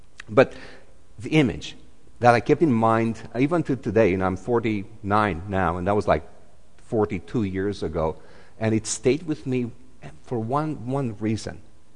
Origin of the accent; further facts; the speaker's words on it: Romania; English is a second language; So I grew up in Romania, as you know, and my grandma was Hungarian.